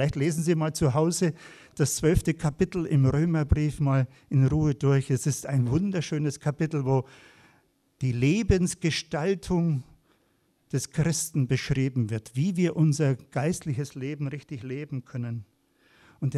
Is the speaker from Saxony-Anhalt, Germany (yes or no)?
no; Flossenbürg, Bavaria, Germany; In meiner Heimat, wo ich herkomme, aus Bayern in Flossenbürg, ist er zu Tode gekommen.